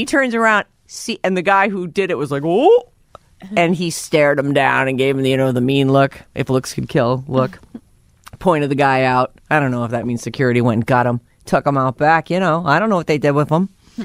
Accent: Boston, Massachusetts, United States; moved away; I do love that town. That's where I grew up.

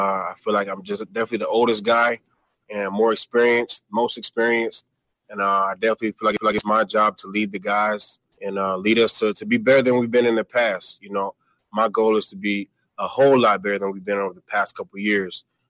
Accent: the South, United States; that I'm from the South, so everyone I know always talks about SEC.

